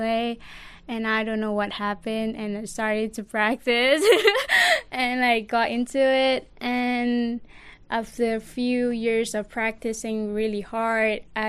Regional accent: Malaysia; English is a second language; The most popular sport is probably football, I mean soccer in Malaysia, and badminton.

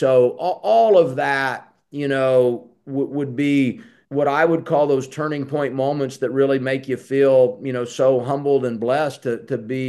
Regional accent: Indianapolis, Indiana, United States; It's funny, I grew up in Indianapolis, and we never, I mentioned when I was in high school, we played a lot of teams around the state.

